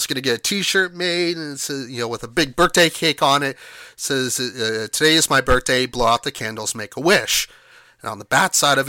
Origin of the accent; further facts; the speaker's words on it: Kingsburg, United States; now in Gig Harbor, United States; My hometown in Kingsburg, their zip code is 07734.